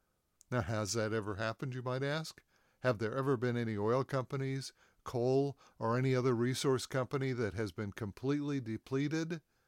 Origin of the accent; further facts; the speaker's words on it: Pennsylvania, United States; In my home state of Pennsylvania, we too have the world's largest anthracite coal reserves, the cleanest burning of all coals.